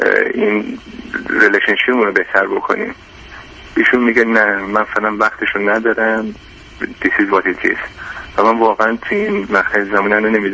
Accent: Iran; من یه ایرانی هستم و حالا درسته چند سال اروپا بودم

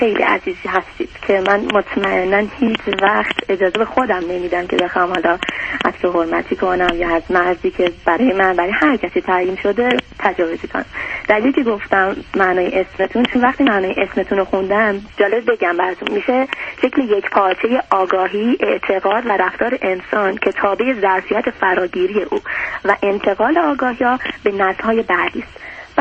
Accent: Khorasan, Iran; من مال خراسان هستم

